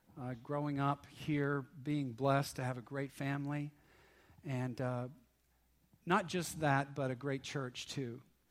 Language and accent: English; Canova, United States; now in Fort Wayne, United States; I'm a senior pastor from Columbia City, Indiana. I live in Fort Wayne. I grew up on Pine Street, right here in Canova.